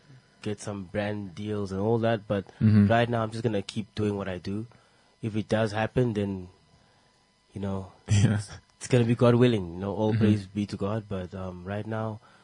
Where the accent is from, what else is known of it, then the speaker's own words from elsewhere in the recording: Namibia; But, you know, growing up in Namibia or growing up anywhere, it was like school first, education first.